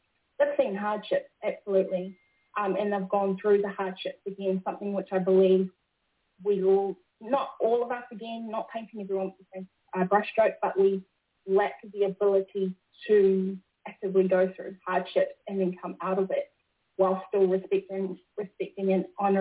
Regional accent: New Zealand; And my people, I'm raised majority of around my Māori people who are in New Zealand. We're basically the same. We jump on across the sea often.

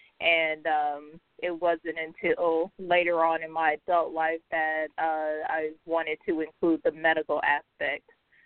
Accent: Saginaw, Michigan, United States; also born or lived in Dallas / Atlanta; I grew up in Saginaw, Michigan. I spent the greater part of my life there. I moved around a lot when I was younger. I lived in Dallas for a while, and then my family moved to Atlanta when I was in the 11th grade.

